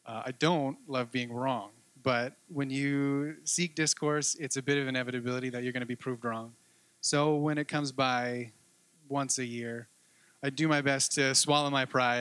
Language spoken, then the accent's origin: English; British Columbia, Canada; I'd like to share a bit of my story with you today. I grew up on Vancouver Island in a non-Christian family